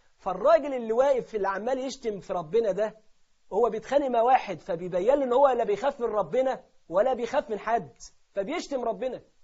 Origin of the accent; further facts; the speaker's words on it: Egypt; وبيدخلوه عندنا في مصر وفي الدول العربية